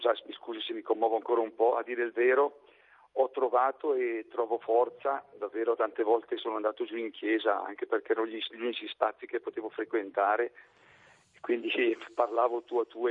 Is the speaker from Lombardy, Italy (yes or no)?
yes; Val Brembo, Lombardy, Italy; now in Carenno, Italy; nel mio paese, io sono di Val Brembo, vicino a Bergamo